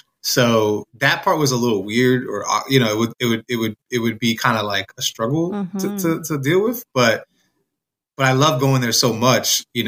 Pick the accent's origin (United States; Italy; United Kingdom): United States; Bronx, New York; growing up in the Bronx, so many people were Puerto Rican in my neighborhood that it wasn't weird to go back and forth